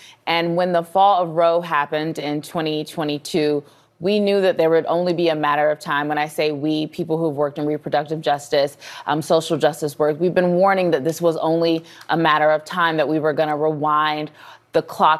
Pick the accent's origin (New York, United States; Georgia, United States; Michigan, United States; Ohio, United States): Ohio, United States; my home state of Ohio, where they just had a ballot initiative